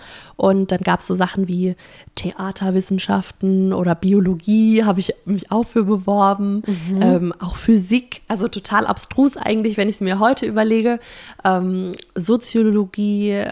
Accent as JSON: {"language": "German", "town": "Weinheim", "region": "Baden-Württemberg", "country": "Germany", "said": "ich komme aus Weinheim, südlich von Frankfurt. Also es ist nochmal ein paar Kilometer südlich."}